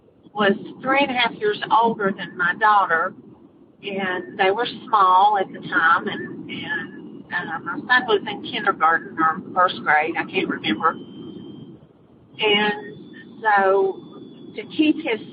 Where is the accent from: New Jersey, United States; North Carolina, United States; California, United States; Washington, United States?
North Carolina, United States; Concord; I'm from Concord, North Carolina.